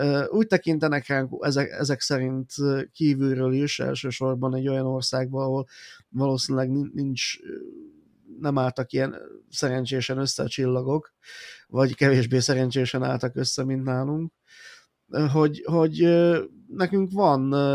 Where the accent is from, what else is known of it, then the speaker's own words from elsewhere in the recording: Slovakia; az én pozícióm mondjuk ebben szlovákiai magyarként milyen lehet